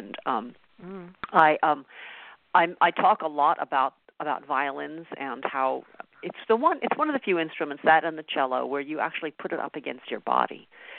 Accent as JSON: {"language": "English", "region": "California", "country": "United States", "tie": "born or raised there", "said": "when I was growing up, I grew up in California, where we had, music, we had orchestra in elementary school"}